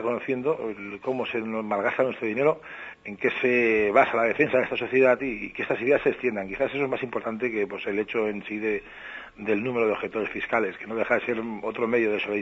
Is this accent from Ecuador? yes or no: no; Barcelona, Catalonia, Spain; yo soy de Barcelona, ¿no? Y aquí sobre todo tengo contacto con los grupos que la promueven aquí en Cataluña